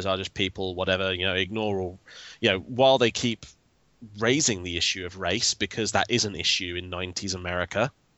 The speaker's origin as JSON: {"language": "English", "region": "South East England", "country": "United Kingdom", "said": "I'm from Buckinghamshire, you know? It's like the anti-Compton."}